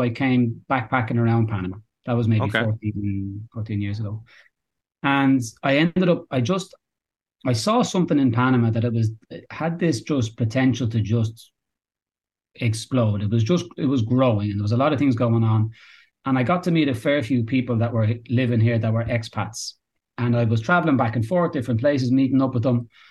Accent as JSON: {"language": "English", "town": "Dublin", "region": "Leinster", "country": "Ireland", "tie": "born or raised there", "also_born_or_lived": "Australia", "moved": "as an adult", "said": "So I'm born and bred in Dublin, Ireland, where my family also lives now. When I was about 19, 20, got itchy feet, went traveling, lived in Australia, Europe, Southeast Asia, different places for many years."}